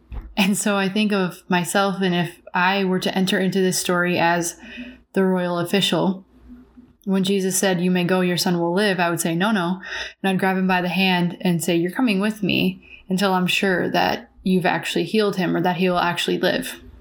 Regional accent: Midwest, United States; So growing up in the Midwest, small town, all of that stuff, never used it, never really had to.

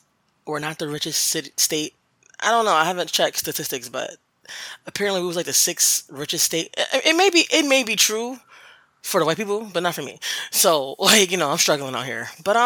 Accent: Bridgeport, Connecticut, United States; now in Waterbury, United States; I'm from Bridgeport. I currently live in Waterbury. It's just as dusty as Bridgeport.

